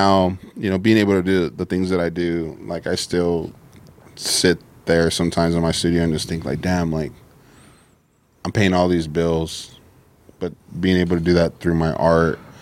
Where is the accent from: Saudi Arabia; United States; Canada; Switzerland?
United States; San Antonio, Texas; Mm-hmm. South side and west side.